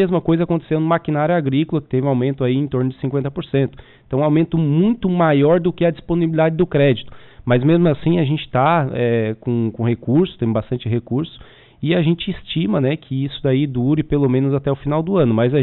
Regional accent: Tubarão, Santa Catarina, Brazil; now in Treze de Maio, Brazil; eu sou natural de Tubarão, né? Mas resido em 13 de maio já desde 2014, né? E trabalho aqui na região toda, né, desde 2006

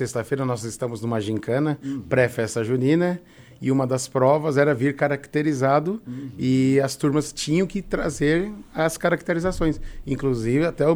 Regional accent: Criciúma, Santa Catarina, Brazil; Eu sou natural aqui de Criciúma.

